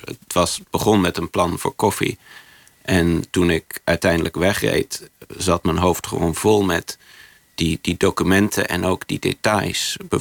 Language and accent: Dutch; Oxford, South East England, United Kingdom; Dutch is a second language; omdat ik uit Oxford kom en Nederland eigenlijk niet goed ken.